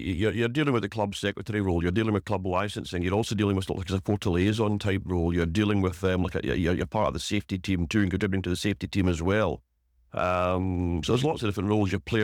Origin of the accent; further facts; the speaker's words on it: Uddingston, Scotland, United Kingdom; also born or lived in Brighton / Glasgow; So I lived in Uddingston since 1968, brought up there, very much a Lanarkshire boy.